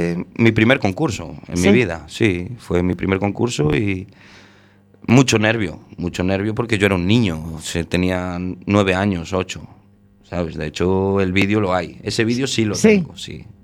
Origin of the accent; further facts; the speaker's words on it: Meicende, Galicia, Spain; Sí, desde que nací, soy de Meicende.